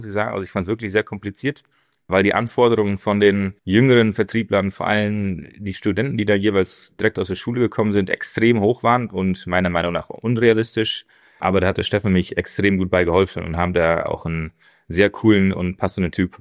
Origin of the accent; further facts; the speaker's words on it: Netherlands; Also ich habe circa 20 Jahre in Deutschland gewohnt. Wollte da auch mal wieder zurück zu meinen Roots. Wie läuft's denn in Holland eigentlich, ne? Also ich bin ja ein Niederländer.